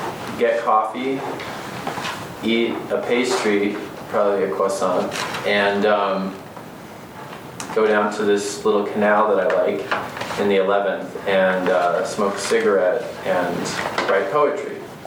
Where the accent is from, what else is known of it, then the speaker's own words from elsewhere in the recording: California, United States; I'm from California, where it's completely legal, but thanks anyway